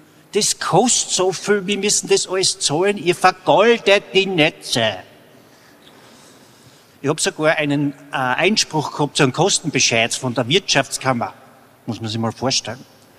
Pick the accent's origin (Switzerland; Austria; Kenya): Austria; Styria; Ich komme aus der Steiermark, ihr wisst es, da gibt's einen guten Wein.